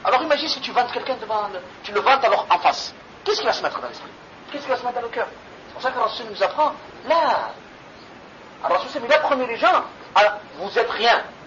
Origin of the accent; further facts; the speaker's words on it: Algeria; Parce que toi, tu es du Koweït, moi, je suis d'Algérie.